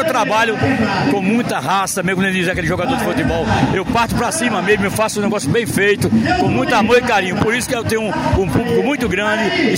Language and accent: Portuguese; Northeast Region, Brazil; é como nós nordestinos, norte-nordeste, da nossa cultura de forró